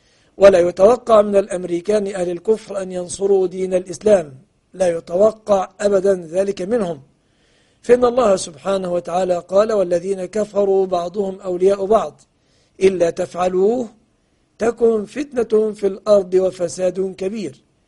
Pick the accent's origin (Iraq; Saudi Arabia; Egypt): Egypt; أن يحفظ بلادنا مصر